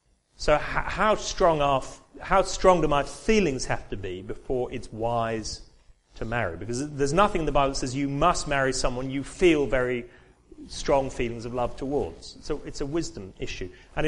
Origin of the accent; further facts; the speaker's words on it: England, United Kingdom; I'm from England, forgive me, you know, we do stupid things in England.